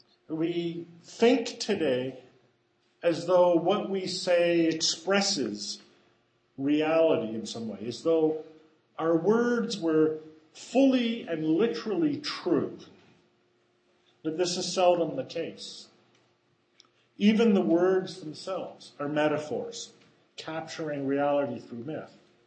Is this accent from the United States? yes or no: no; Canada; born there; First Nations people who lived near where I was born in Canada, the Iroquois people.